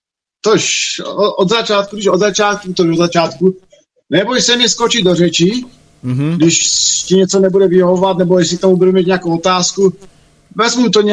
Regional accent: Henšlov, Olomouc Region, Czechia; Takže jsem z Hané a narodil jsem se v Henšlově u Přerova. Taká malá díra pod Chemičkou. Vedle Vymyslova, vedle vyplavený Troubek, tam někde v těch končinách jsem se objevil.

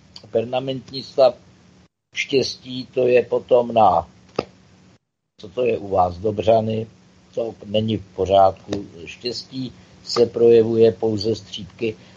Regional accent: Prague, Czechia; já jsem z Prahy, ty lidi třeba nejsou z Prahy

